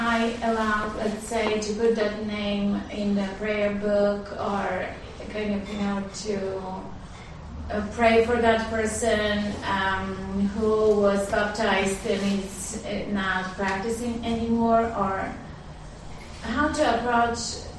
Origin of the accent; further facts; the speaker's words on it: Poland; English is a second language; I'm from Poland